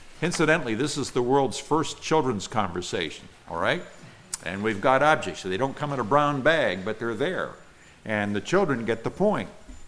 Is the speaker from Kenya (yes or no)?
no; Nigeria; English is a second language; I grew up in Nigeria where, if they bite you, that's dreadful, extremely painful.